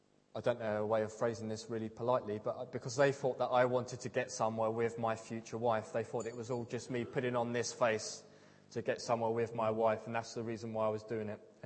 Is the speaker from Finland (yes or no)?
no; East of England, United Kingdom; accent: Essex; And here I am with my dodgy Essex accent, 34